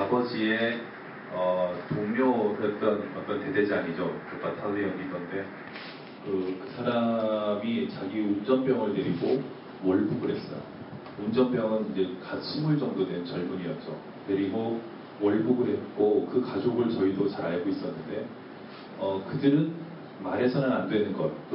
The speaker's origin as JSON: {"language": "Korean", "town": "Paju", "region": "Gyeonggi Province", "country": "South Korea", "tie": "born or raised there", "also_born_or_lived": "Hwacheon", "said": "그 어린 시절에 그 제가 살던 그 DMZ에서는 텔레비전을 켜면요, 그 당시에 파주든 파주의 그 임진강 임진강 너머였죠. 거기서도 살았고 화천에서도 살았고 했는데"}